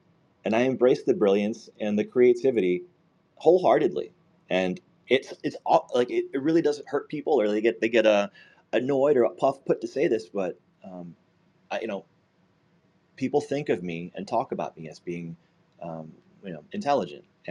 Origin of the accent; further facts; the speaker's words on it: Virginia, United States; So I grew up in the Dulles Corridor, which we like to fancy the Silicon Valley of the East Coast.